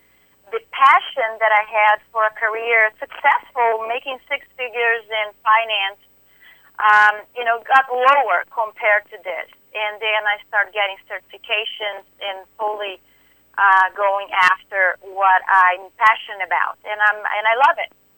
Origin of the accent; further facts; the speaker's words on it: Brazil; English is a second language; now in Atlanta, United States; I'm originally from Brazil and I've been in Atlanta for 21 years.